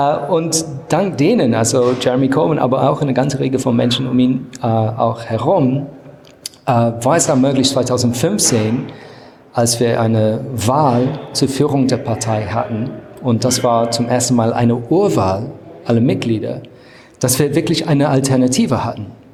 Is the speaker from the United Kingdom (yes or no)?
yes; South East England, United Kingdom; German is a second language; auf dem Weg nach Hause mit dem Bus. Nach meinem Heimatort in Südostengland.